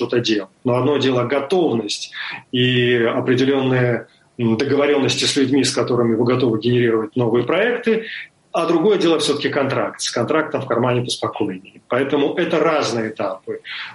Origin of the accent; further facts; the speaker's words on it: Kyiv, Ukraine; moved away as an adult; И Киев для меня был знакомый, более чем знакомый. Это мой второй город, мой родной город.